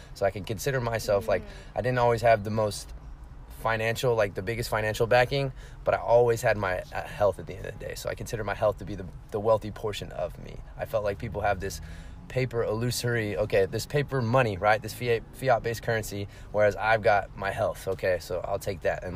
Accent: Fresno, California, United States; now in San Diego, United States; I'm from Fresno, California. I moved to San Diego last year in March.

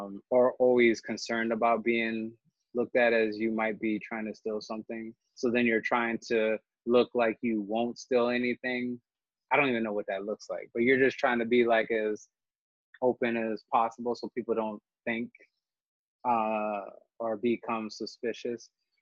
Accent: Midwest, United States; You know, growing up in the Midwest, I oftentimes found myself the only Black person in the midst of white friends, right?

